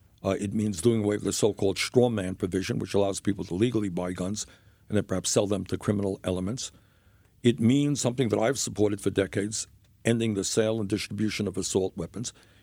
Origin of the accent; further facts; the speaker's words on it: Vermont, United States; as you know, I'm from Vermont, which is a neighbor of New Hampshire.